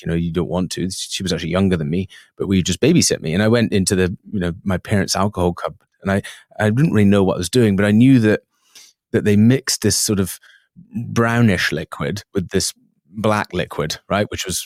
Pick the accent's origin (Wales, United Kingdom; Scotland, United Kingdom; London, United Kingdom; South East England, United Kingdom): Scotland, United Kingdom; Isle of Mull; born there; So I was born on the Isle of Mull, which is a small island, 50 miles by 25 miles, sort of in the shape of Britain on the west coast of Scotland. I was born there in 1980.